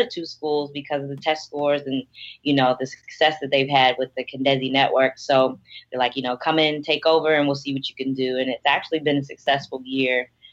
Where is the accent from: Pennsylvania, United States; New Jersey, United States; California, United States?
Pennsylvania, United States; Pittsburgh; now in Maryland, United States; No, I'm from Pittsburgh, Pennsylvania.